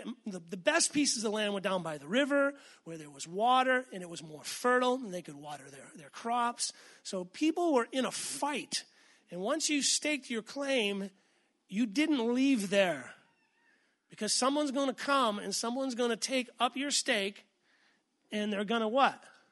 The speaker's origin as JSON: {"language": "English", "region": "New England", "country": "United States", "also_born_or_lived": "Tulsa, Oklahoma", "said": "I mean, I came from New England, beautiful Vermont, New Hampshire, and you fly into Oklahoma and you're like, ugh, it's brown and flat."}